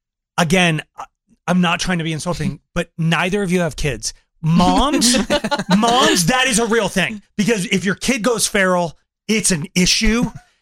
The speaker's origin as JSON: {"language": "English", "region": "Colorado", "country": "United States", "tie": "born or raised there", "said": "Because I grew up in Colorado. I know Vail, Aspen."}